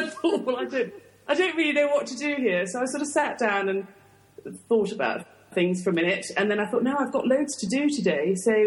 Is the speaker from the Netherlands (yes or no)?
no; United Kingdom; I said, I'm British. I'm not used to shooting.